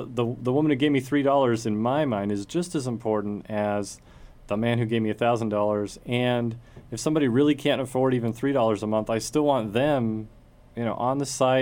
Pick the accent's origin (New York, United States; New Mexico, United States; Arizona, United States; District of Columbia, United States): New Mexico, United States; Santa Fe; now in Las Cruces, United States; I grew up in New Mexico. I grew up in Santa Fe. I came down to Las Cruces for college.